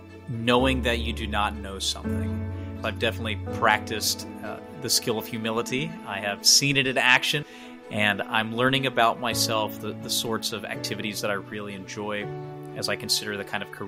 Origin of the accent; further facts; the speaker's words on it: Georgia, United States; also born or lived in Florida / Tennessee / Maryland / South Carolina; They had met in Texas, but I was born in Florida. And then over the course of my childhood, I lived in Florida, Tennessee, Maryland, South Carolina, and Georgia, where I finished out elementary school, middle school, and then high school.